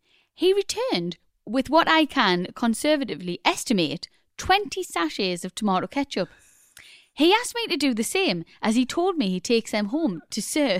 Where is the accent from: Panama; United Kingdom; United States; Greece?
United Kingdom; Grimsby, Yorkshire and the Humber; I'm originally from Grimsby, and I now live down south